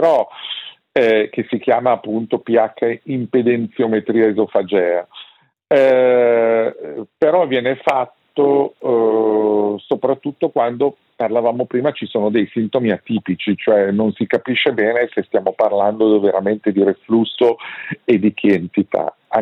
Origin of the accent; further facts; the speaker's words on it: Venice, Veneto, Italy; io lo dico da veneziano d'origine